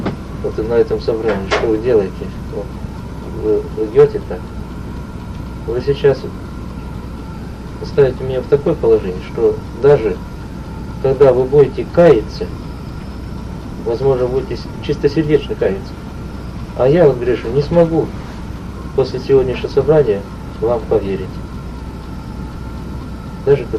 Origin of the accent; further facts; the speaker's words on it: Ishim, Tyumen Oblast, Russia; я служил в родном городе, в той церкви, где я крестился.